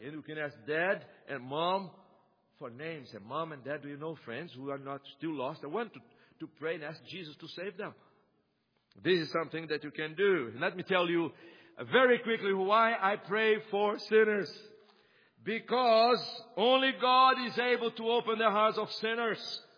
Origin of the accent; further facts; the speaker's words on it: Brazil; Now, I come from Brazil, and you know Brazil, we love soccer.